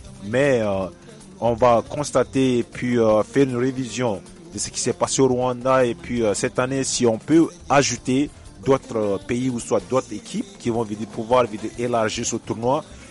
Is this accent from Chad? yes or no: yes; Chad; Moi, en tant que Tchadien